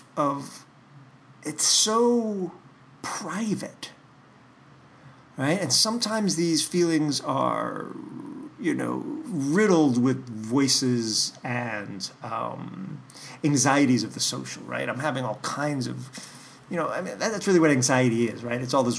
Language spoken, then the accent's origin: English; New York, United States; I come from New York, and I have a certain inflection in my voice and a certain way of moving my hands